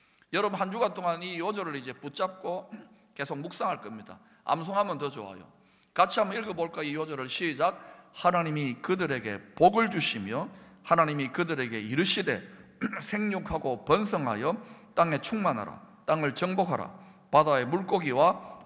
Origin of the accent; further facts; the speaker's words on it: South Korea; 이 땅에 우리가 태어나 있기 때문에 저는 한국 사람